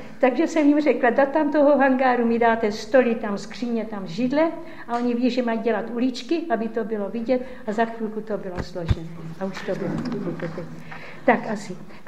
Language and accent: Czech; Moravia, Czechia; protože jsem byla Praška, i když jsem z Moravy, prosím, jo, že jsem Praška